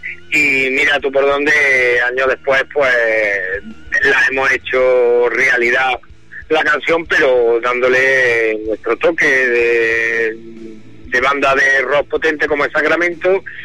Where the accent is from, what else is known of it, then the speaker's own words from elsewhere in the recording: Córdoba, Andalusia, Spain; born there; accent: Andalusian; yo no puedo cambiar ni quitar de un plumazo de que soy andaluz, de que he nacido en Córdoba, el deje ese siempre está ahí.